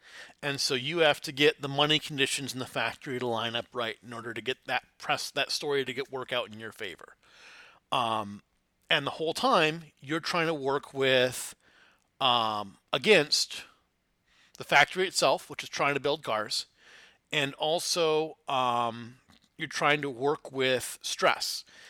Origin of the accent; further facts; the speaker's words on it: Flint, Michigan, United States; I grew up in Flint, Michigan, which has a very rich tradition in organized labor, particularly auto unions.